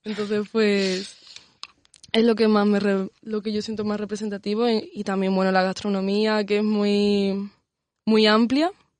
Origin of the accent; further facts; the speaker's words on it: Andalusia, Spain; porque yo me siento más andaluza que española, suena raro, pero creo que Andalucía es una cosa muy diferente